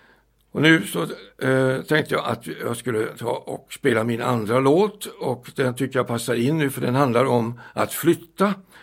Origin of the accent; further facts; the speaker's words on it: Helsingborg, Skåne, Sweden; born there; Jag föddes i Helsingborg 2 år innan andra världskriget började. Och då är det ju lätt att räkna ut hur gammal jag är.